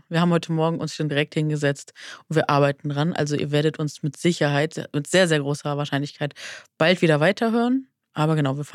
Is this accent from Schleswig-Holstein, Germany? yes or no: no; Hamburg, Germany; ach, wir sind ja beide aus Hamburg.